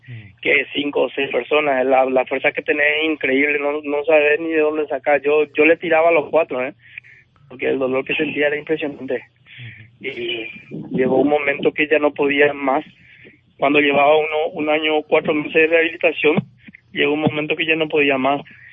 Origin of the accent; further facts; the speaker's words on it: Paraguay; Gracias a mi pueblo, a mi gente, a Paraguay.